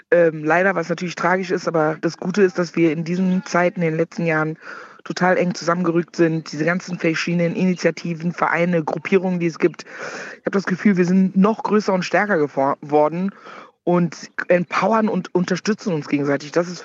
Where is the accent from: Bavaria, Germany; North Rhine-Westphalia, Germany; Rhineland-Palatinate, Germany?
North Rhine-Westphalia, Germany; Cologne; Afro-Kölsche, als Migrantin in diesem Land lebe und aufgewachsen bin, mich sozusagen natürlich irgendwo als Deutsche fühle, aber natürlich auch sage, ich bin eine ghanaische Frau